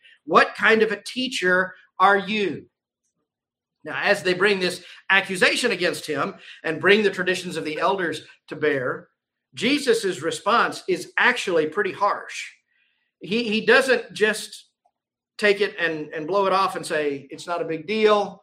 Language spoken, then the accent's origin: English; Texas, United States; I grew up in Texas. I drank out of water hose.